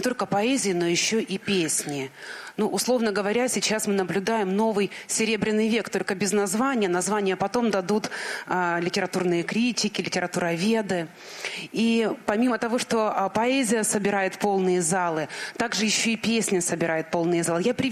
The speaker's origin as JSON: {"language": "Russian", "town": "Donetsk", "region": "Donetsk Oblast", "country": "Ukraine", "tie": "born or raised there", "said": "Небольшое стихотворение, посвященное моему городу, моему родному городу. Я дончанка."}